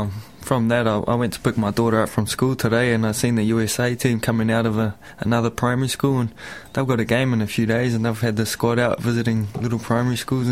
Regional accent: New Zealand; now in Australia; When I come over from New Zealand to Australia

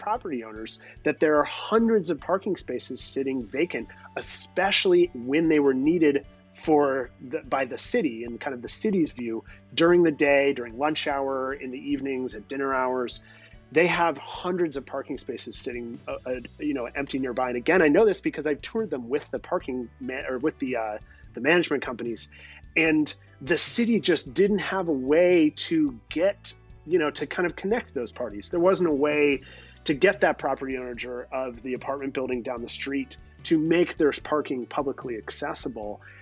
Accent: Palo Alto, California, United States; I'll go back to that Palo Alto example because it's my hometown and I feel it very personally.

